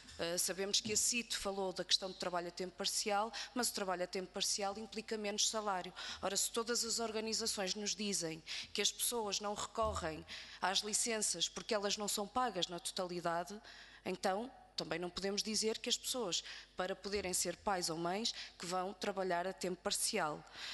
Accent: Santa Maria da Feira, Norte, Portugal; como morreram em Santa Maria da Feira, que é de onde eu sou

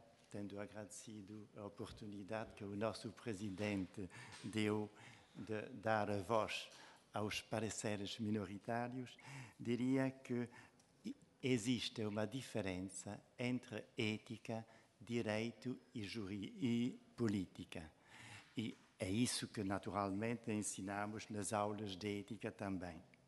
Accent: Belgium; accent: francophone; Portuguese is a second language; now in Portugal; queria fazer desculpar o meu sotaque francófono, dado que sou belga de origem e português por casamento e vivo em Portugal desde 1980.

